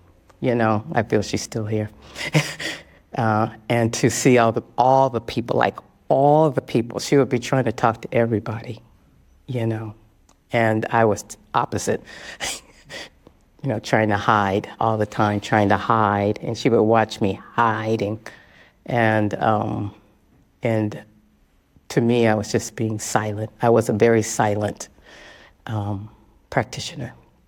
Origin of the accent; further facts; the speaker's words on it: the South, United States; because you and I, we're from the South, you know, because she was from Alabama and my family's from Louisiana.